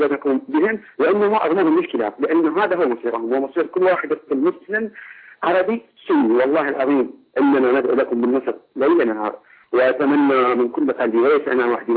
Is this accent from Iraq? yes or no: yes; Baghdad, Baghdad Governorate, Iraq; نعم أنا من بغداد كنا في بغداد أنا من حي المنصور